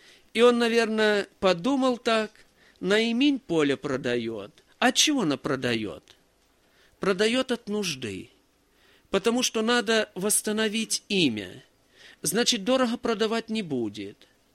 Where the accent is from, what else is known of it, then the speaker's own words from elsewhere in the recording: Belgorod, Belgorod Oblast, Russia; Мы вот из Белгорода приехали